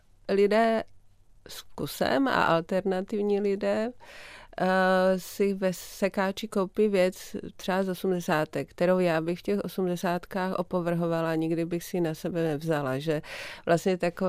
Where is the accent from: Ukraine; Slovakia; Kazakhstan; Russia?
Slovakia; Martin, Žilina Region; já můžu žít v Bratislavě, v Praze, ale v tom Martině, kde jsou ty hory, Martinské hole a malá velká fatra kolem dokola, kam se podíváte, tak tam to tak cítím, že tady jsem doma.